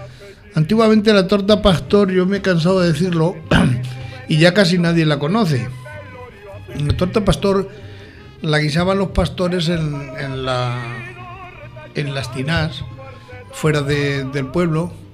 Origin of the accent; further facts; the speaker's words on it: Santa María del Campo Rus, Castilla-La Mancha, Spain; porque soy natural de Santa María del Campo Rus.